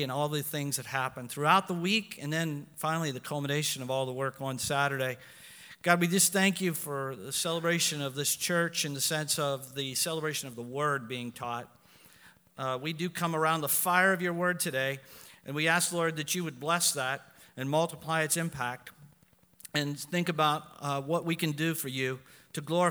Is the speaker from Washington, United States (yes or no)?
no; Ohio, United States; Black and gold is what we bleed here. I'm not kidding. I'm from Ohio.